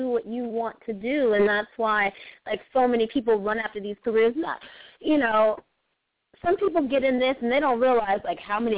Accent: Atlanta, Georgia, United States; You know, I'm from Atlanta, and I'm loving … right now.

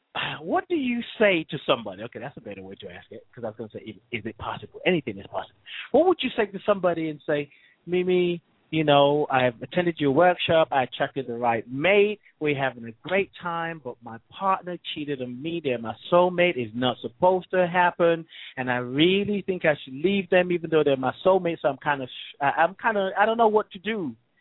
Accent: Nigeria; also born or lived in England; I'm from Nigeria. I was born in England, so I've lived in England. I've lived in Nigeria, and I live here now. But there were times when I used to go back and forth between here and England

